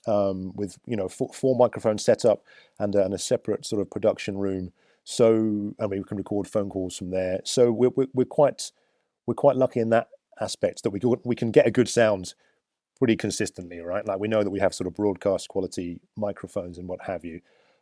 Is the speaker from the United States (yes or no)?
no; United Kingdom; Being British, it's very difficult to say I think we do something good.